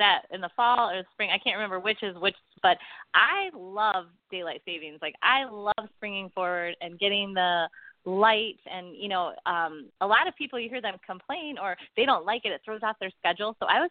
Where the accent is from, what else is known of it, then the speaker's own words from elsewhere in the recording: Michigan, United States; now in Alaska, United States; And I think it's funny, you know, growing up in Michigan, you know, our parents would say, okay, come home when it gets dark.